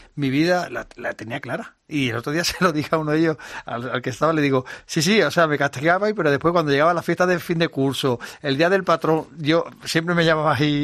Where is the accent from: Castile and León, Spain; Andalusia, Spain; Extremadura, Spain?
Andalusia, Spain; Jerez de la Frontera; estos días que he estado en Jerez, en Semana Santa, me llamaron de mi colegio. Yo estudié en el colegio de San José, La Salle, allí en mi ciudad.